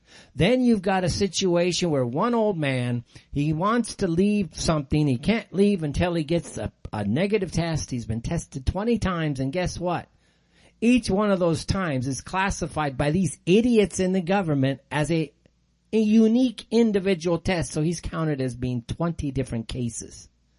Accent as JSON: {"language": "English", "region": "California", "country": "United States", "tie": "born or raised there", "said": "you guys know my old stomping ground. I grew up in California, a Southern California guy."}